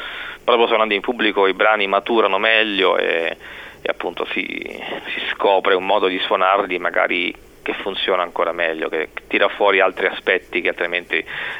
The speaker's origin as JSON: {"language": "Italian", "town": "Latina", "region": "Lazio", "country": "Italy", "tie": "born or raised there", "moved": "as an adult", "lives_now": "Tuscany, Italy", "said": "Io sono nato alla clinica San Marco e sono vissuto a Latina peraltro per 30 anni, fino a quando poi non mi sono sposato, mi sono trasferito in Toscana"}